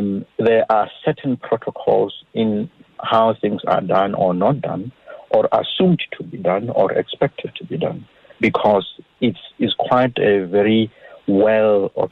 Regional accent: Tembisa, Gauteng, South Africa; also born or lived in Hamalepo; I grew up in Tembisa Township, in Kopanang section. And I also grew up in a village in Hamalepo.

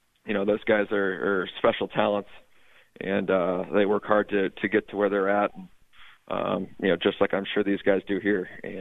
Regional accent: Indiana, United States; I grew up in the Midwest, like you said, growing up in Indiana

